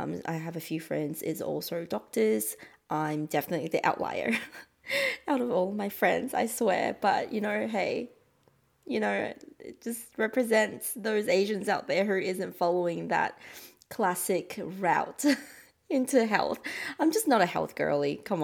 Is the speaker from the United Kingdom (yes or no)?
no; Australia; also born or lived in Auckland, New Zealand / Taiwan; growing up in Australia, especially when you're not born. I mean, I was born in Auckland. Oh, sorry about that. I was born in Auckland, and my first language is technically English